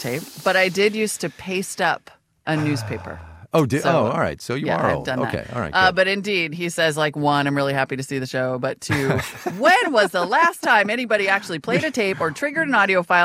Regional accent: Midwest, United States; I'm a Midwesterner and I'm uncomfortable with compliments

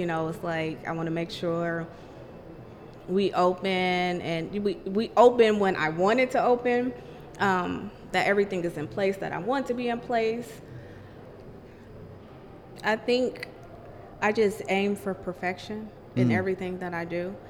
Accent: San Francisco, California, United States; You know, I grew up in the Fillmore, and it was a predominantly African-American neighborhood.

